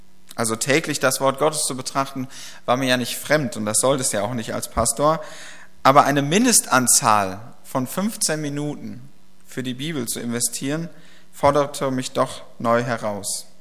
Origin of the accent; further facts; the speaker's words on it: Ennepetal, North Rhine-Westphalia, Germany; also born or lived in Bochum; Ich bin ja in Ennepetal geboren und aufgewachsen und habe dann 7 Jahre in Bochum gewohnt und hatte immer gedacht, ich bin ein richtiger Großstädter.